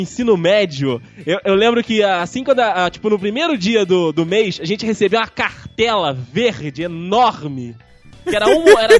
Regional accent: Cachoeiro de Itapemirim, Espírito Santo, Brazil; born there; now in Vila Velha, Brazil; Apesar de morar atualmente em Vila Velha, eu sou nascido em Cachoeiro de Itapemirim e, mesmo sendo uma cidade menor que a primeira, tem o mesmo tamanho que Petrópolis.

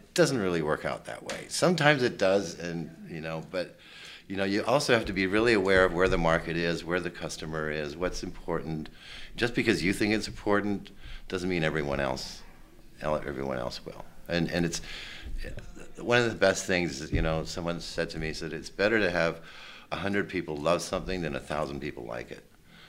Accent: Canada; I didn't have a green card. Because I'm Canadian, by the way.

